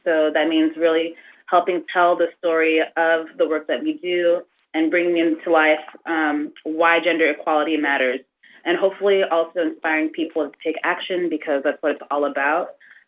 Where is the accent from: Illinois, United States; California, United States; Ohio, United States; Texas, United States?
California, United States; And I grew up in Silicon Valley, where Lean In is based. So I've been here for a long time, and it's a very diverse place.